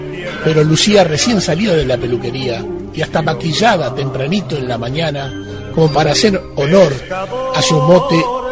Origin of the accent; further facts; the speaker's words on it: Uruguay; Somos de Uruguay, ya éramos como de la familia.